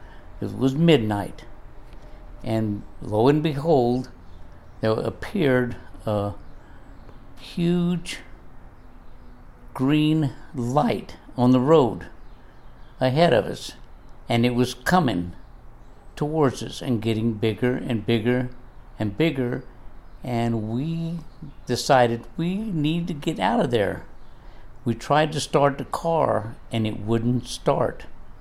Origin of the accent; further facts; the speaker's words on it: Jennings, Louisiana, United States; My hometown, Jennings, Louisiana, is on the old Spanish Trail, which is Interstate 10 now, and of course was Highway 90 before.